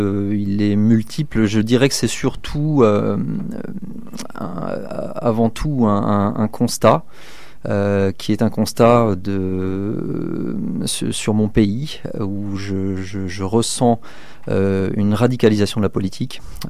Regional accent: Normandy, France; Je suis marié, j'ai deux enfants, je suis originaire du Sud-Manche à l'origine, près de la région du Mont-Saint-Michel.

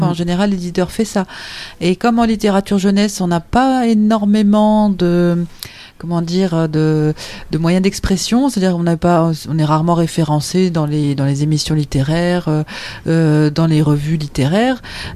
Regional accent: Bourgogne-Franche-Comté, France; Je viens de Bourgogne.

